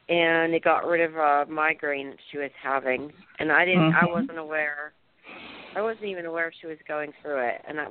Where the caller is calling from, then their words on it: New Jersey, United States; in New Jersey.